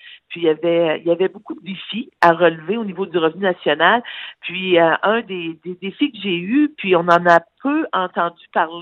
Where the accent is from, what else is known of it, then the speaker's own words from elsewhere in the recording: Quebec, Canada; comme je viens du Québec